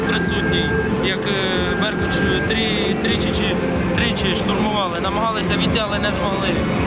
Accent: Dnipropetrovsk Oblast, Ukraine; Я приехал из Днепропетровской области, приехал поддерживать Майдан и украинский народ.

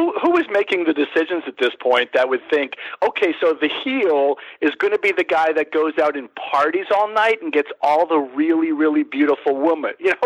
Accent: Florida, United States; You know, growing up in Florida, we actually saw this where the heel manager would come out in a tuxedo

